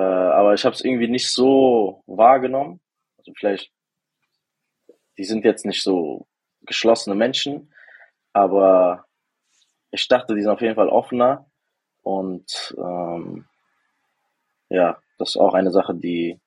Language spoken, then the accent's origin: German; Frankfurt, Hesse, Germany; Ich bin 24 Jahre alt, aus Frankfurt.